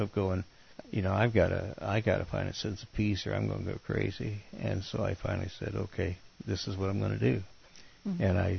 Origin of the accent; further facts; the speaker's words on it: Springfield, United States; Well, it's interesting you're in Springfield because that's my hometown.